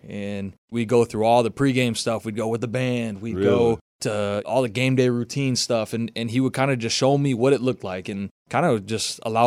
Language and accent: English; Racine, Wisconsin, United States; Growing up in the state of Wisconsin, it's Badger football.